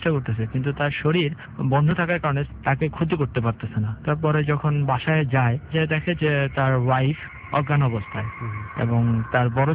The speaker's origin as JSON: {"language": "Bangla", "town": "Barisal", "region": "Barisal Division", "country": "Bangladesh", "said": "বরিশালে, আমার গ্রামের বাড়িতে।"}